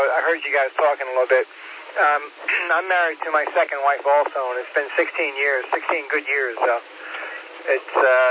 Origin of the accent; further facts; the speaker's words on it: New York, United States; Yeah, I grew up on Long Island.